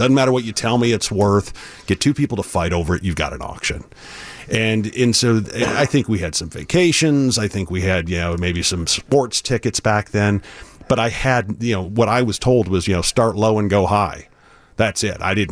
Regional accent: Howell, Michigan, United States; And so in my hometown, there was a little radio station, a little 3,000-watt FM station in Howell, Michigan.

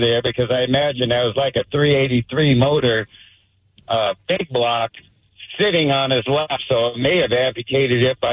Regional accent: Seattle, Washington, United States; I grew up on North Beacon Hill, right off of I-90

